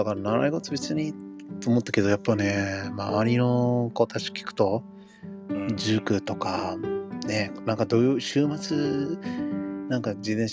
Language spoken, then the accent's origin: Japanese; United States; なんか俺アメリカで育ってよかったと思うし